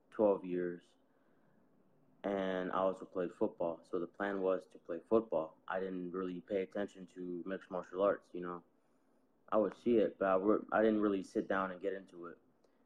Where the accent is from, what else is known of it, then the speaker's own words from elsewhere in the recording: Camden, New Jersey, United States; Camden, yeah.